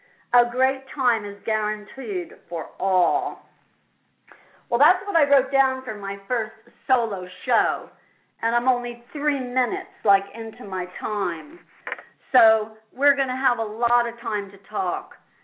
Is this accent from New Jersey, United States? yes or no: yes; Asbury Park, New Jersey, United States; I grew up in Asbury Park, New Jersey.